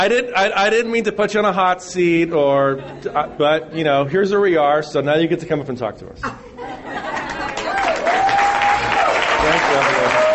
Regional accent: Seattle, Washington, United States; And I'm from Seattle. If I ever move out here, I know exactly who's going to sponsor me.

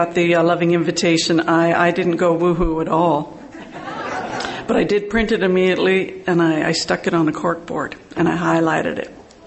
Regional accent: Sudbury, Ontario, Canada; I'm an alcoholic. And I am from Sudbury, Ontario, which is in Canada

